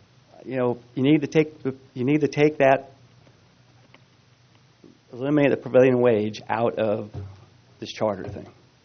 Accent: Arroyo Grande, California, United States; now in Santa Margarita, United States; And I'm from Santa Margarita. Excuse me. I grew up in Aurora Grande. I went to school here, high school, read from high school here.

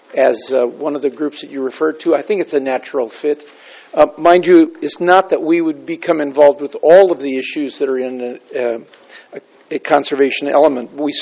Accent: Nipomo, California, United States; I'm from Napomo.

